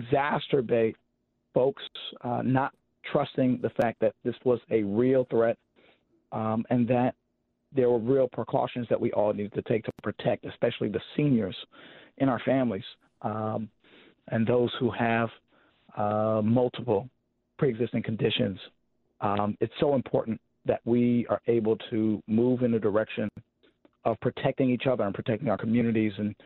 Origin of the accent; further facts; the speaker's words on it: Wisconsin, United States; because we both have Jamaican immigrant parents. And he was, he grew up in New York. I grew up in Wisconsin.